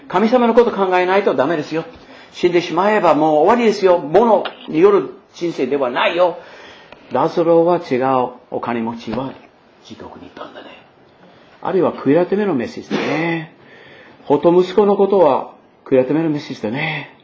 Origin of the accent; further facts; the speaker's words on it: Maine, United States; 私のふるさとのメイン州の飲み物です。